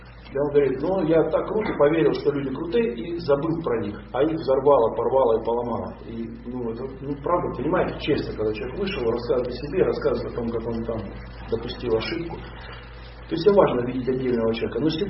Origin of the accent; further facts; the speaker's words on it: Russia; В общем, я не из Америки, я из России, все хорошо.